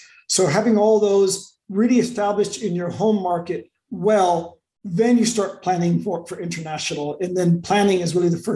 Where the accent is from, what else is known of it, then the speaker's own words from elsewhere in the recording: San Francisco, California, United States; moved away as an adult; now in Europe; I'm originally from San Francisco. I moved out to Europe about 25 years ago to launch Europe for three different tech companies